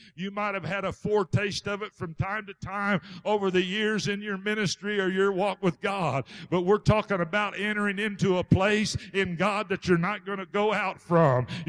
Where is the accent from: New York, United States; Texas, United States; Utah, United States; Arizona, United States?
Arizona, United States; She was from Oklahoma and I was from Arizona. She was raised in a different atmosphere than I was raised in. I had a mindset that was geared to the Western way of life